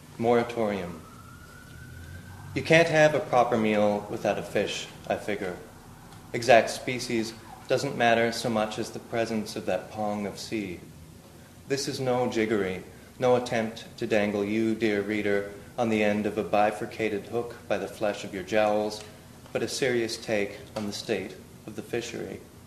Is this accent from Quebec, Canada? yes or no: no; St. John's, Newfoundland and Labrador, Canada; my childhood growing up in St. John's